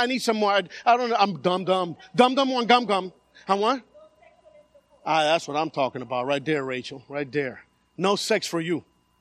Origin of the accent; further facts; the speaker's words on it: Miami, Florida, United States; also born or lived in Havana, Cuba; I was born in Havana, raised in Little Havana, went to Miami High.